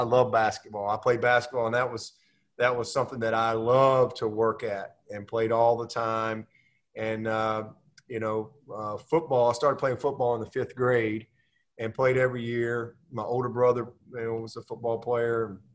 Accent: Pelham, Alabama, United States; also born or lived in Birmingham; Well, I grew up in Pelham, Alabama. So, you know, I consider myself blessed because I was raised in one town. I mean, I was born in Birmingham

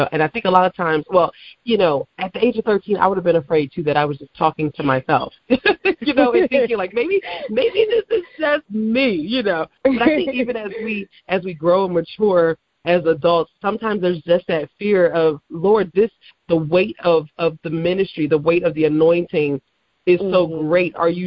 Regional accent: Maryland, United States; It's so amazing how we're both from Maryland, but we met each other in Delaware.

